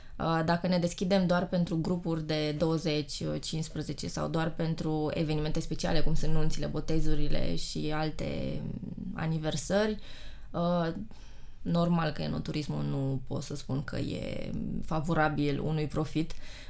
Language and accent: Romanian; Timișoara, Timiș County, Romania; Eu sunt din Timișoara, eu locuiesc în Timișoara.